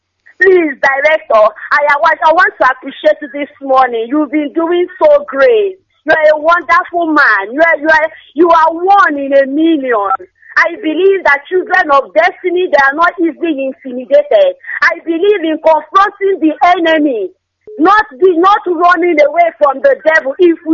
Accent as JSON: {"language": "English", "town": "Oba", "region": "Anambra", "country": "Nigeria", "lives_now": "Togo", "said": "I'm from Oba in Anambra State, and I'm calling from Togo."}